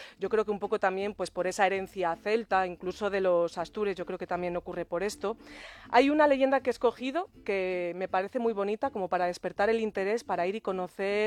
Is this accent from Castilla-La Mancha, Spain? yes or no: no; León, Castile and León, Spain; yo soy leonesa y he tirado por una comarca que es preciosa, es muy especial para mí, es el Bierzo